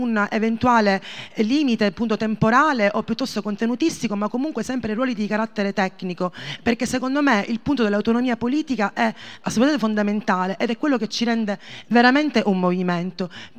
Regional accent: Sicily, Italy; now in Milan, Italy; Allora, io diciamo sono siciliana, vivo a Milano

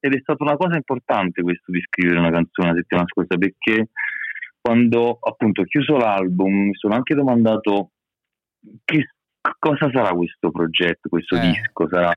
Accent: Naples, Campania, Italy; Poi io da napoletano sono stato derubato in tutte le parti del mondo

